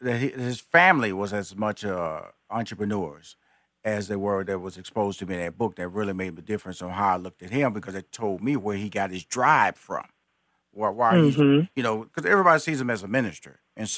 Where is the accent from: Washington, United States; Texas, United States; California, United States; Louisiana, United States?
Texas, United States; I'm a Texan.